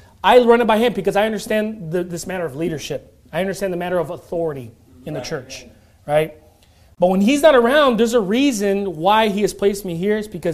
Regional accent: Long Beach, California, United States; I came from Long Beach. You know, I grew up in the hood.

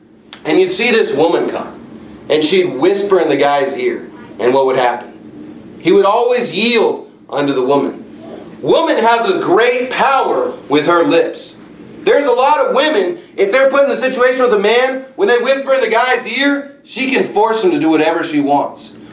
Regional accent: Texas, United States; I grew up in Texas, so there's a lot of ox, there's a lot of cattle

